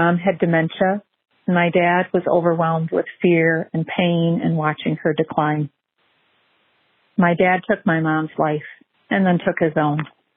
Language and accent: English; Michigan, United States; I'm from Michigan.